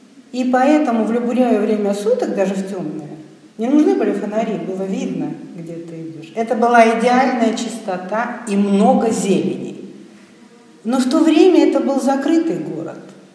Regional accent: Saint Petersburg, Russia; also born or lived in Russian Far East; Хотя я родилась на Дальнем Востоке, но корни у меня, не знаю, там, в 10-м поколении петербуржцы.

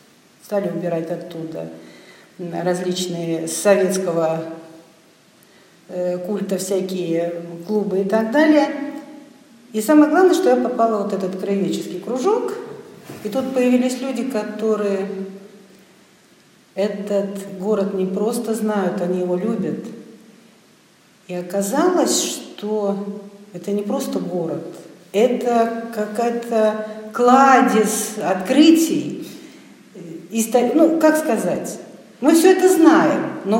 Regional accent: Saint Petersburg, Russia; also born or lived in Russian Far East; Хотя я родилась на Дальнем Востоке, но корни у меня, не знаю, там, в 10-м поколении петербуржцы.

